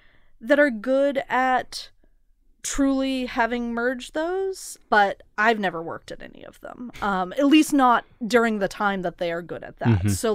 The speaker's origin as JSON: {"language": "English", "town": "Portland", "region": "Oregon", "country": "United States", "tie": "born or raised there", "said": "I grew up in part in Portland, and that newspaper at the time was just incredibly good."}